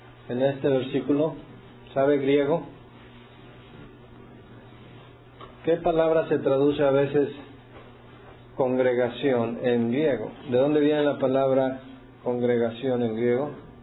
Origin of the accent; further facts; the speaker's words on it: Mexico; now in United States; Nací en México, hablo español como Chile, le voy al Tri. Okay. Soy mexicano. Oh, pero yo emigré para acá y yo conseguí mis papeles